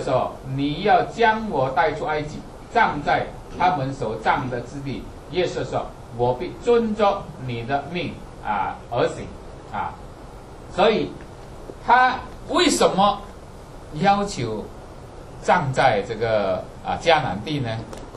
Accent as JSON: {"language": "Chinese", "country": "China", "said": "我们中国人很注重啊，坟墓是很注重啊。"}